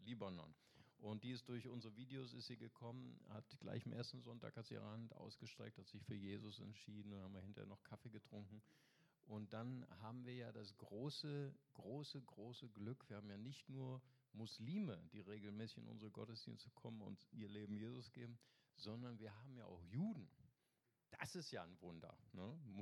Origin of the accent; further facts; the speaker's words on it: Bonn, North Rhine-Westphalia, Germany; Wir kommen ja aus Bonn.